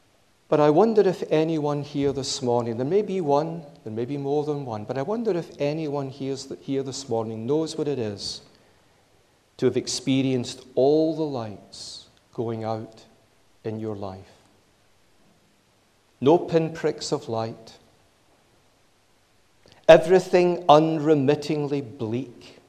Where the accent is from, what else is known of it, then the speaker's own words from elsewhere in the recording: Glasgow, Scotland, United Kingdom; Now, I'm a Glaswegian, there's a lot to envy in Glasgow